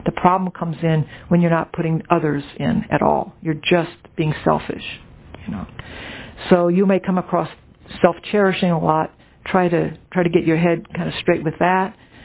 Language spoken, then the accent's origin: English; New Orleans, Louisiana, United States; now in New York, United States; When I first moved to New York, I could never get on the subway because I'm from New Orleans, where we're all pretty slow.